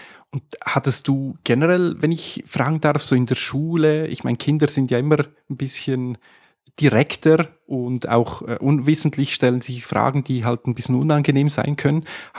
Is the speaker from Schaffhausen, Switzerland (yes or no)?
no; Filisur, Graubünden, Switzerland; Übrigens haben wir was gemeinsam. Ich bin in Filisur aufgewachsen.